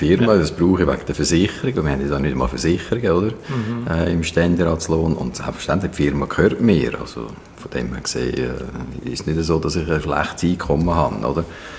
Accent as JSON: {"language": "German", "region": "Glarus", "country": "Switzerland", "said": "als Glarner möchte ich"}